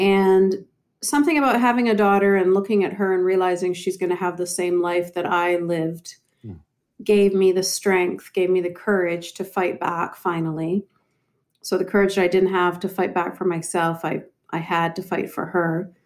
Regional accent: Canada; So I was born and raised in Canada, and my mother was the second wife to a Egyptian man.

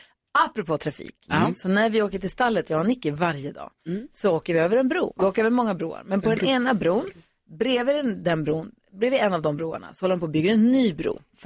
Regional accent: Luleå, Norrbotten County, Sweden; Jag är från Luleå.

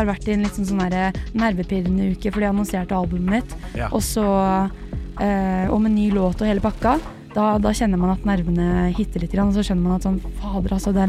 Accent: Horten, Vestfold, Norway; Jeg synes det jeg er veldig takknemlig for at jeg vokste opp I Horten.

